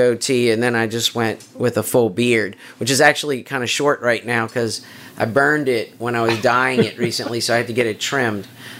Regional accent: Louisiana, United States; I'm from Louisiana, and I've been in this area just about my entire life.

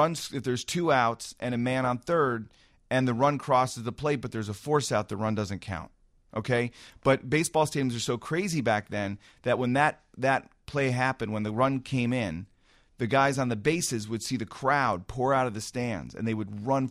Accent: Connecticut, United States; Because I grew up in Connecticut, and my kids are Cubs fans, and I made them Cubs fans.

